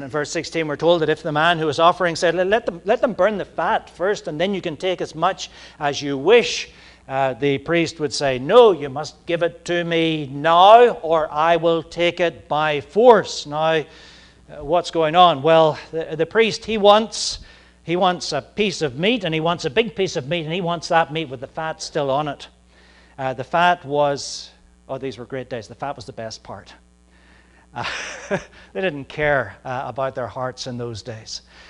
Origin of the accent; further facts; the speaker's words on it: United Kingdom; now in United States; I come from the British Isles, and in the British Isles, it is customary for us to hold our forks in our our left hands.